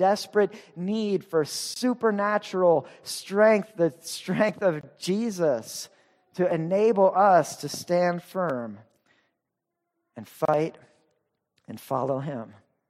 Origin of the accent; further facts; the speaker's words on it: Pennsylvania, United States; When I grew up outside Philadelphia, and one thing people do out there is they go tubing down the Delaware River.